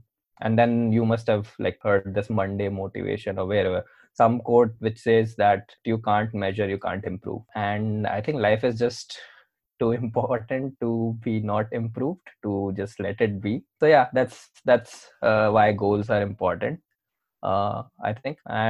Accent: Delhi, India; Born and brought up in Delhi. Typical city guy, you can say.

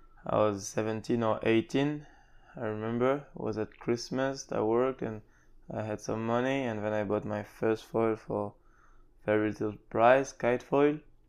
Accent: New Caledonia; English is a second language; moved away as an adult; Yeah, I'm originally from New Caledonia. I'm born there in 97 and I've been raised pretty much my whole time there till I was 18.

